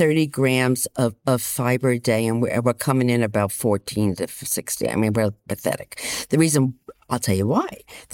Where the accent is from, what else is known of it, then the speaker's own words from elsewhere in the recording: Boston, Massachusetts, United States; Now, you know, I'm from Boston.